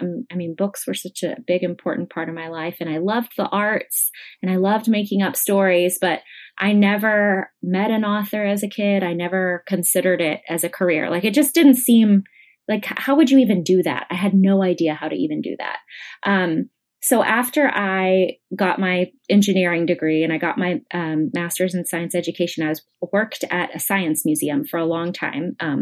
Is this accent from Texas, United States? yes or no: yes; Weatherford, Texas, United States; also born or lived in San Antonio / Hawaii; now in Austin, United States; I grew up in Weatherford and went there for high school and was one of the only Asian American kids at my school in the town. And then I did college in San Antonio, lived in Hawaii for a while, and now I live in Austin, Texas